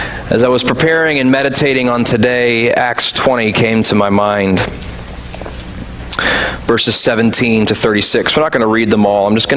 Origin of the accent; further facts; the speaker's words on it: the South, United States; also born or lived in West Virginia; I grew up in the South, so I could recognize a Southern accent, but I couldn't quite place this one.